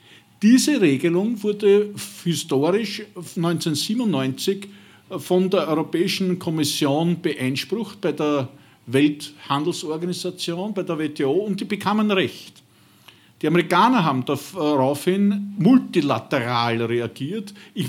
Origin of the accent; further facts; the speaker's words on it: Austria; Wenn ich als Österreicher mit österreichischer Staatsbürgerschaft hier wegziehe